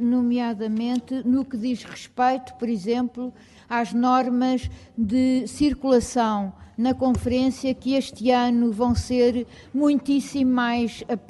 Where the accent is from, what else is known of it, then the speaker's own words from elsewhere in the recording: Lisbon, Portugal; Eu, como sou de Lisboa, tenho essa facilidade também